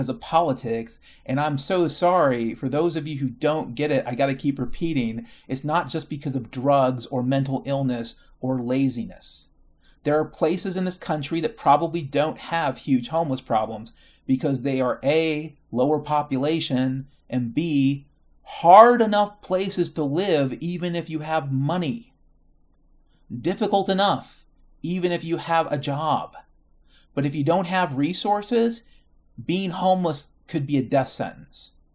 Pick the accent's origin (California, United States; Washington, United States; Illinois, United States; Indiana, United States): Washington, United States; also born or lived in Nashville; I moved to Seattle from Nashville in 2007, okay? Back home, right, to Washington State.